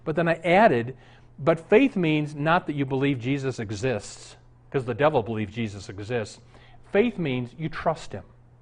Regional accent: Omaha, Nebraska, United States; now in Minneapolis, United States; I'm up here in Minneapolis. I'm from Omaha.

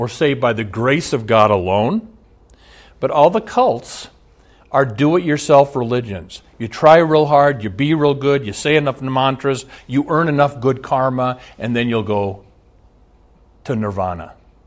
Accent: Omaha, Nebraska, United States; Now, I'm taping this in Minneapolis and I grew up in Omaha. It's about 360 miles from here.

